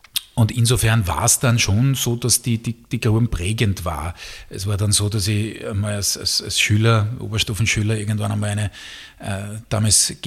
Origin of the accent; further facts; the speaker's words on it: Styria, Austria; Also ich bin aufgewachsen in der Nähe von Judenburg, so Richtung Eppenstein rein, also Richtung Kärntner Grenze eigentlich schon.